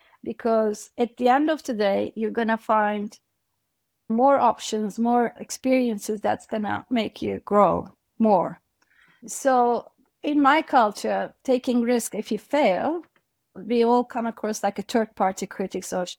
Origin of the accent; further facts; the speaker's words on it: Turkey; I'm from Turkey originally.